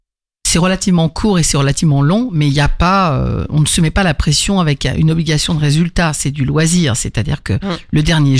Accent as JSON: {"language": "French", "region": "Île-de-France", "country": "France", "said": "je viens de l'Île-de-France, mais maintenant, je suis à moitié à Vresse"}